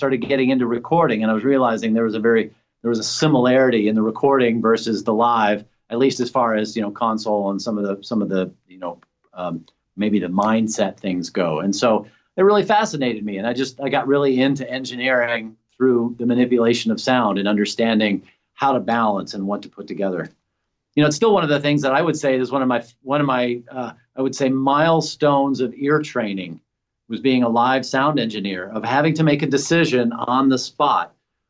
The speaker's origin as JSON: {"language": "English", "town": "Nashville", "region": "Tennessee", "country": "United States", "tie": "born or raised there", "said": "I grew up in Nashville, and so I cut my teeth, you know, in Nashville scene many, many years ago."}